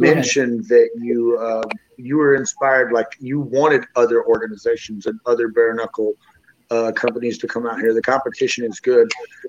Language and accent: English; Memphis, Tennessee, United States; I grew up in Memphis, Tennessee.